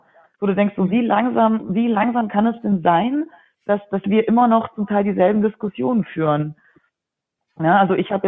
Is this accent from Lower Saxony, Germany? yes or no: no; Baden-Württemberg, Germany; now in Berlin, Germany; ich bin ja Schwäbin, auch wenn man es nicht hört, ich bin ja eine Schwäbin in Berlin. und dass da, wo ich herkomme, am Bodensee